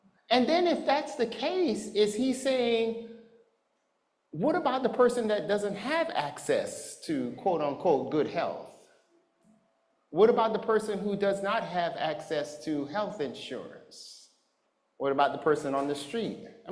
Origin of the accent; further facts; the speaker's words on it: Los Angeles, California, United States; I grew up in South Central LA, and every corner had a liquor store.